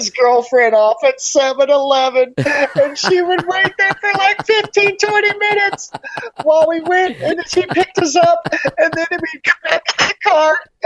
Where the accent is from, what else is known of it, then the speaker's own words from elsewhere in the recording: San Antonio, Texas, United States; also born or lived in California; So I was born in California. Then we moved to San Antonio in like 71, 72.